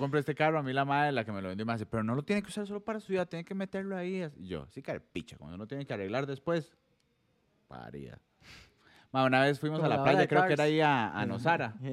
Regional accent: Chile; yo soy de Chile.

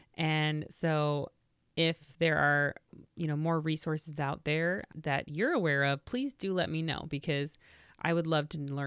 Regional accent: Indiana, United States; I grew up in Indiana where milkweed pods were everywhere.

